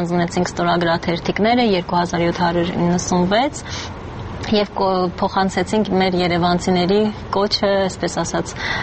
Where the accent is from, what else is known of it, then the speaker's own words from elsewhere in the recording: Yerevan, Armenia; որպես երևանցի դա ինձ իսկապես գեղագիտական հաճույք է պատճառում